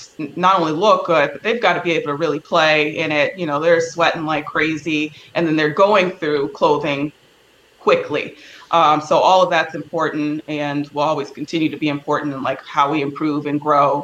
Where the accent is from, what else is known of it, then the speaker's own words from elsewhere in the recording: Los Angeles, California, United States; And I myself, I grew up in Los Angeles and the suburbs, so I like to keep a little bougie-ness involved at all times